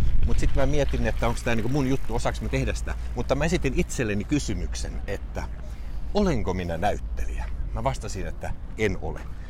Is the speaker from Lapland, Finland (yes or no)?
no; Nakkila, Satakunta, Finland; also born or lived in Ulvila; mähän siis olen tuolta Länsi-Suomesta kotoisin, en Tampereelta, vaan niin. Olen syntynyt Ulvilassa Porin lähellä ja sitten kukkeimman nuoruuteni vietin Nakkilassa